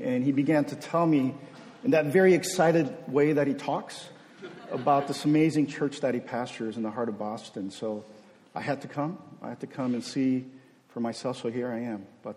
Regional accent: Brazil; also born or lived in Korea; So I am Korean by birth. I was born in Korea. But at age 5, my parents kind of picked up everything, and we moved to Brazil.

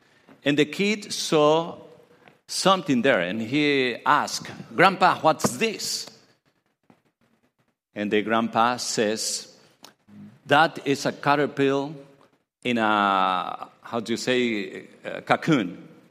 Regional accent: Mexico; now in United States; And as I told you, I'm from Mexico.

